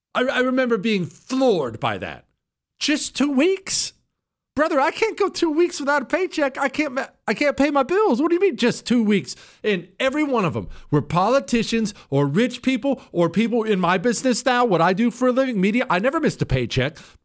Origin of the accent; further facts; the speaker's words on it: United States; I'm an American. Now, that translates into this. My background, as you well know, I come from a construction family.